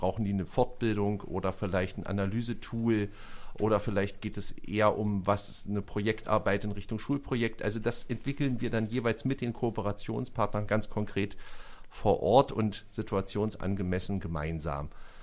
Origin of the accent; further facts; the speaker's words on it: East Germany, Germany; Ich bin ja in der DDR aufgewachsen